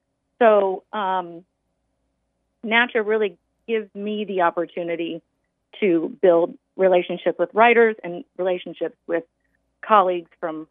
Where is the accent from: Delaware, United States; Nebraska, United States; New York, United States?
New York, United States; born there; also born or lived in Colorado / Oklahoma / California; now in Galveston, United States; I've lived here for about 15 years, and I moved here from Colorado. I was born in New York. I lived in Oklahoma. I lived in California.